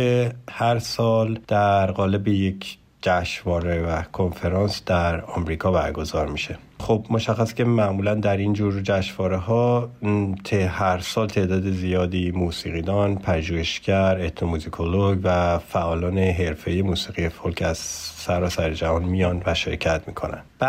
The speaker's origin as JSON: {"language": "Persian", "country": "Iran", "moved": "yes", "said": "از وقتی که از ایران اومدیم"}